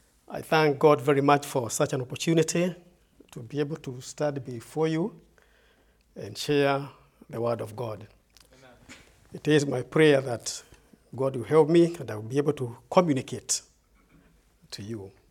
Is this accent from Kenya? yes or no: yes; Kenya; I'm saved by the grace of God. I'm from Kenya, East Africa.